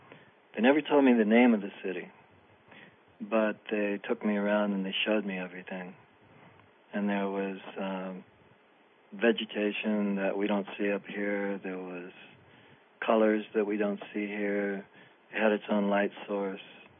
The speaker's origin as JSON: {"language": "English", "region": "Ohio", "country": "United States", "tie": "born or raised there", "said": "My own experience with that was a dream that I had when I was in Ohio. I grew up in Ohio when I was 13."}